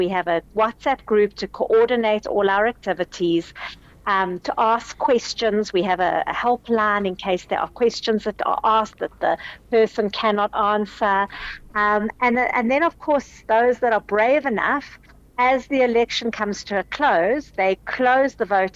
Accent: South Africa; it's actually quite uplifting and inspiring as a South African to be part of that process.

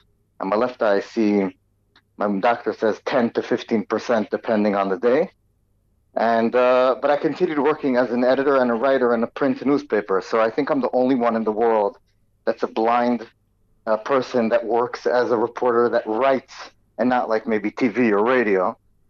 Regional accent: Brooklyn, New York, United States; now in Israel; So I grew up in Brooklyn, New York, in the States. My mom was originally born in Israel, but moved to America and became a Baal Tshuva. So we grew up in a Hasidic community in Brooklyn

